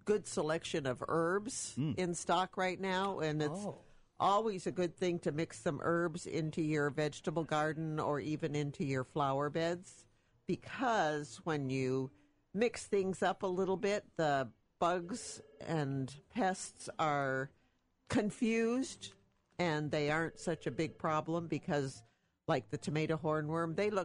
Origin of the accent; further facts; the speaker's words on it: New York, United States; I'm a New Yorker, and so all of my people are back there, and I don't get back there.